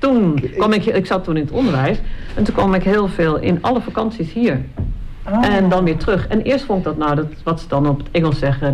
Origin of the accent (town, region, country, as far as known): Texel, North Holland, Netherlands; born or raised there; also born or lived in Enschede